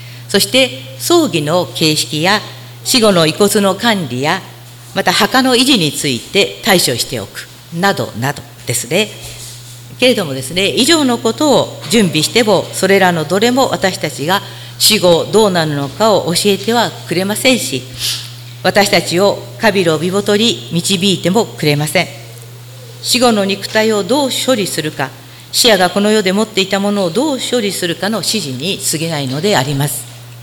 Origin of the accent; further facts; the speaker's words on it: Ise, Mie, Japan; also born or lived in United States; 私は伊勢の方の出身ですので、中学の同窓会に行くチャンスがあって